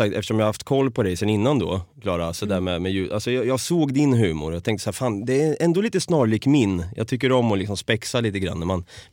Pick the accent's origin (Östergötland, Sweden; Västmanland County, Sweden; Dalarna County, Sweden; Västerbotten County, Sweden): Östergötland, Sweden; Norrköping; Tänk att jag kommer från Norrköping. Det kanske inte hörs, jag vet inte om det hörs.